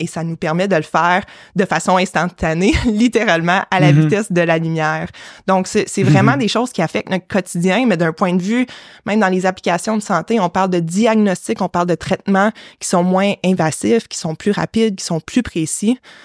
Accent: Quebec City, Quebec, Canada; born there; moi, je suis née à Québec, mais mes parents sont venus il y a, bon, un peu plus que 30 ans maintenant, juste avant que je naisse à Québec.

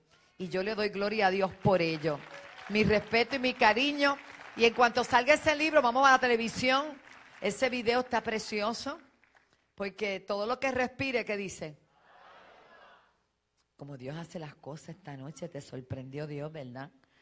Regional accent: New York, United States; born there; Yo nací en Nueva York.

